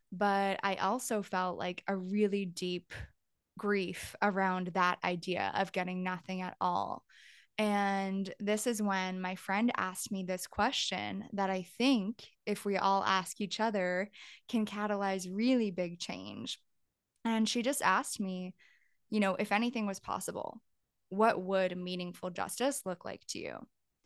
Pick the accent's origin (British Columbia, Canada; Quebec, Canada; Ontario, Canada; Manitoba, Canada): Ontario, Canada; Toronto; I'm also from Canada. I'm based in Toronto